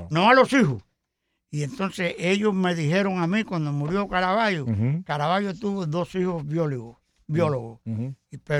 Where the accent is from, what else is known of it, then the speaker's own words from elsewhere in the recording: Las Pozas, Pinar del Río, Cuba; Yo soy de un pueblo grande de Cuba, de Las Pozas.